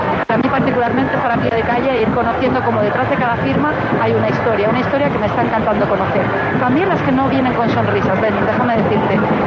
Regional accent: Alicante, Valencian Community, Spain; La verdad es que como alicantina que soy, desde luego, la fiesta es algo que conozco mucho.

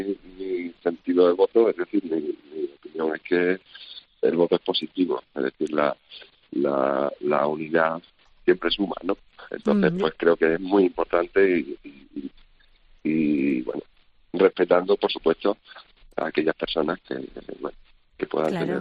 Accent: Don Benito, Extremadura, Spain; also born or lived in Villanueva de la Serena; yo gran parte de mi infancia la he pasado en Don Benito, aunque soy villanovense

